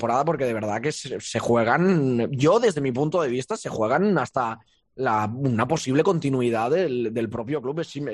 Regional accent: Andorra; a mí verles en Andorra, en mi país y haciendo a veces buena publicidad del país

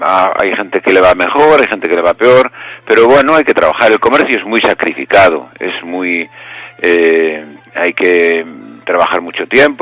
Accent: Fene, Galicia, Spain; Lo primero porque Fene es mi pueblo, es donde nací, y hablar de eso hasta me emociona, pero desde luego porque nos ha ido bien también, y porque me siento vecino de Fene, natural, mis hijos también son naturales de aquí

